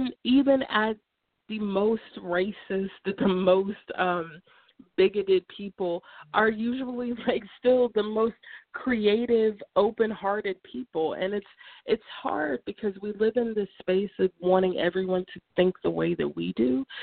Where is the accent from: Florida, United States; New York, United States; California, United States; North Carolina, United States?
North Carolina, United States; Well, I grew up in North Carolina, and I resented this state for a very long time.